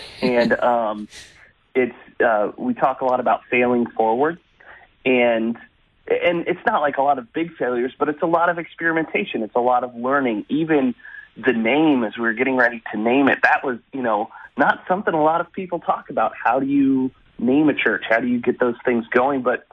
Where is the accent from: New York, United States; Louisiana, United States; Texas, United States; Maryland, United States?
Texas, United States; Houston; and I grew up in Houston. She grew up in this area of Austin. And so coming back to Texas was a little bit of home for us.